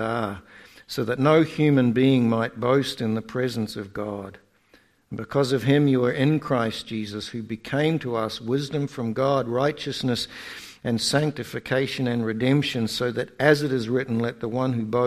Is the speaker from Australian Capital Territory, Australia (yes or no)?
no; Bungeet, Victoria, Australia; I come from a little country place called Bungeet, which is an Aboriginal word